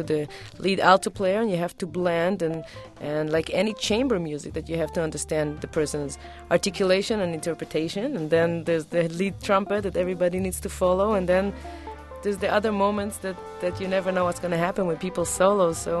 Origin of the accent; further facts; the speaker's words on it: Tel Aviv, Tel Aviv District, Israel; English is a second language; my two brothers were already playing in a big band in my hometown in Tel Aviv.